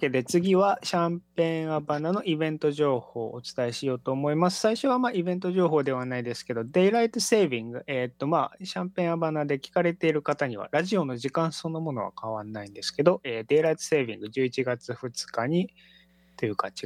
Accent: Saitama, Japan; now in Shizuoka, Japan; 出身は埼玉なので、いわゆる武蔵野木林っていうやつかもしれないんですけど、

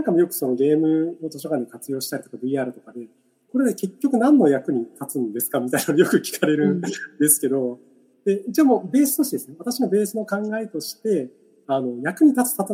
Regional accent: Kumamoto, Japan; 地元の熊本にいるよねって話をしてくれて

